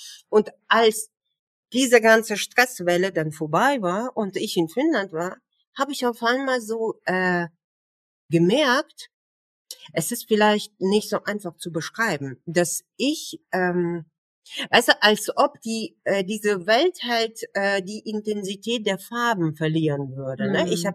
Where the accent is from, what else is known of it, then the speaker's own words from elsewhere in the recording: Russia; German is a second language; now in Germany; Ich komme ja ursprünglich aus Russland und zu dem Zeitpunkt, als ich dieses Studium angefangen habe, ich war seit 4 Jahren oder so erst in Deutschland. Ich hatte gutes Deutsch eben mitgebracht, also gute Deutschkenntnisse, bei wahrscheinlich B2, C1, so um den Dreh.